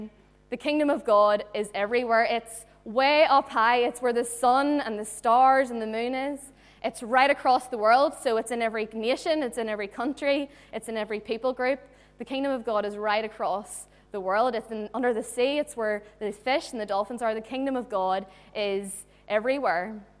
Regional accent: Ireland; So it's like our worst nightmare as like Irish people is like potatoes and marshmallows.

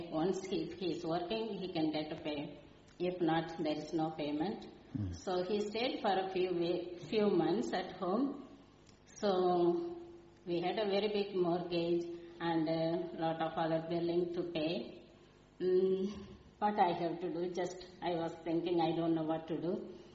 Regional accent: India; moved away as an adult; now in Portadown, United Kingdom; No, I was born and brought up from India.

